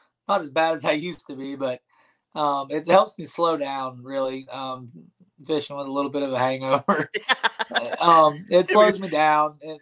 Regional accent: Texas, United States; I'm a small town guy. I grew up in East Texas. If you can't tell by my voice, I'm kind of a little bit of a hick.

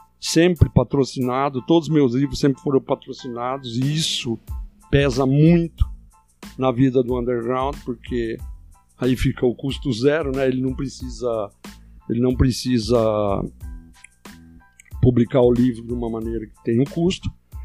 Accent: Araras, São Paulo, Brazil; Bom, eu sou ararense, sou nascido aqui em Araras

